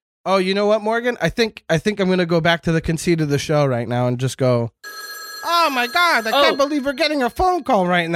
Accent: Montreal, Quebec, Canada; I grew up in the East End

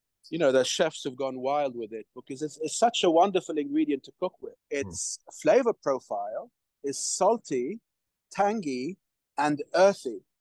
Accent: Lebanon; It's in our blood, if I'm speaking as a Lebanese. It's really well known in Lebanon that before exams, they always told us to eat za'atar.

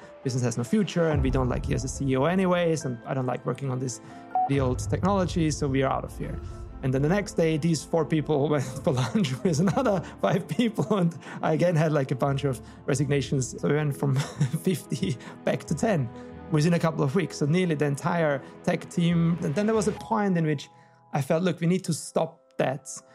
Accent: Vienna, Austria; I'm originally from Austria, I'm from Vienna. I'm about to turn 46 years old.

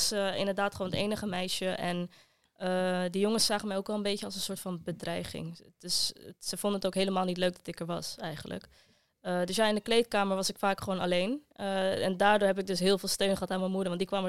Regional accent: Almere, Flevoland, Netherlands; Nou, ik kwam dan uit Almere, nou, noem maar op.

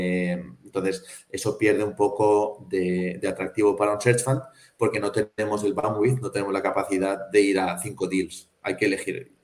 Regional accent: Villarreal, Valencian Community, Spain; localmente yo soy de Villarreal, Castellón, pues de Castellón, los empresarios de Castellón

